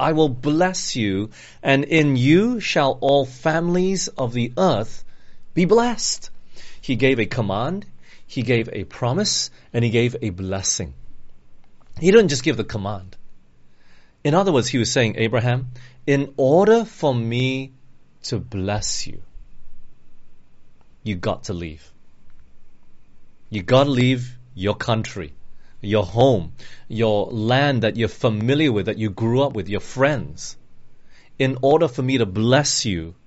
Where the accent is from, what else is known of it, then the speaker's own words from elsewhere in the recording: Australia; also born or lived in Singapore / Malaysia / England; you know, I grew up in Australia for 10 years. It's not all my life. I've jumped around. I was born in Singapore, then we moved to Malaysia for 2 years, and we went to England for 5 years, came back to Malaysia for 6 years, then we moved to Australia